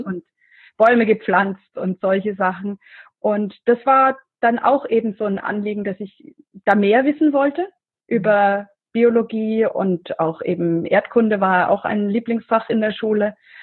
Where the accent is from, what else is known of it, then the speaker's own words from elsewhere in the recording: Bavaria, Germany; also ich komme aus Mittelfranken, das zu Bayern gehört.